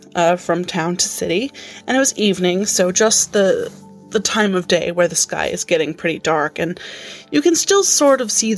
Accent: Albany, New York, United States; I'm from Albany, New York.

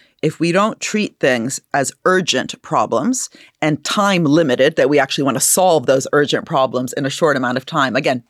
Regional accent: Princeton, New Jersey, United States; I grew up in Princeton

